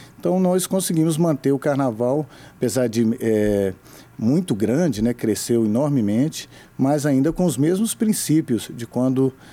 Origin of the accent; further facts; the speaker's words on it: Bom Sucesso, Minas Gerais, Brazil; Eu sou de Bom Sucesso.